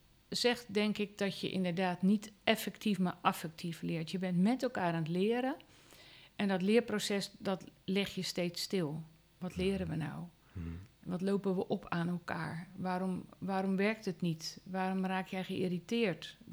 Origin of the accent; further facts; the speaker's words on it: Vlaardingen, South Holland, Netherlands; ik kom uit Vlaardingen, dat zijn ook de eeuwige mopperaars, maar niemand die wil de stad uit